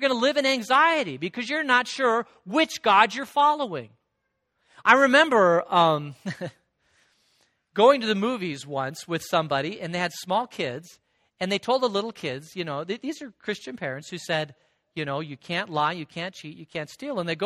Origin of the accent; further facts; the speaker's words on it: Phoenix, Arizona, United States; I remember growing up in Phoenix. Is it okay to grow up in Phoenix?